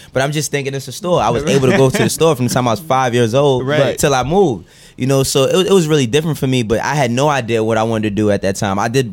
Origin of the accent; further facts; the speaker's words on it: Bronx, New York, United States; also born or lived in Maryland; I was born in the Bronx. I lived there until I was about 10. Moved to Maryland for a year, and then moved back to the Bronx, and then moved to Harlem.